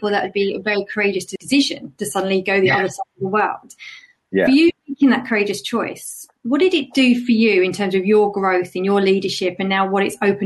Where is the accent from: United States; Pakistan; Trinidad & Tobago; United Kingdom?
United Kingdom; East of England; accent: Essex with Australian mix; Oh, I completely confuse everyone because I'm Essex with Australian mix. And they're just like, where are you from?